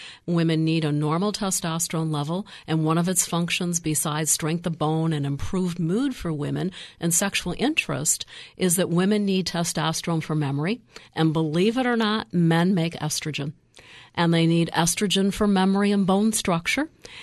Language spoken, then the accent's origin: English; Detroit, Michigan, United States; You know, I grew up in Detroit, so I'm still a Lions fan.